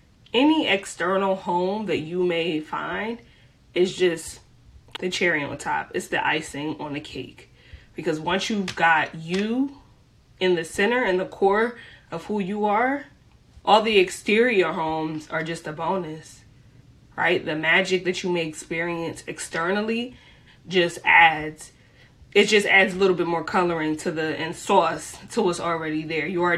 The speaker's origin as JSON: {"language": "English", "town": "Philadelphia", "region": "Pennsylvania", "country": "United States", "said": "You know, I'm proud to be from Philly. Don't get me wrong, but it's different out there."}